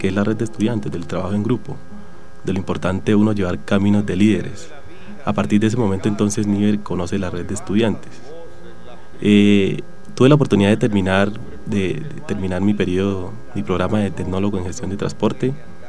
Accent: Chocó, Colombia; Nosotros somos un pulmón de Colombia, y por qué no decir del mundo.

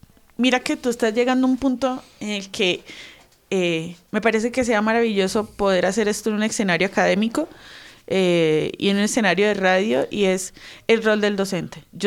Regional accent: Bucaramanga, Santander, Colombia; now in Bogotá, Colombia; A mí me llaman poderosamente la atención porque yo soy de Bucaramanga. Y desde hace... Bucaramanga, mano. Y desde hace unos años que llegué a ir a Bogotá

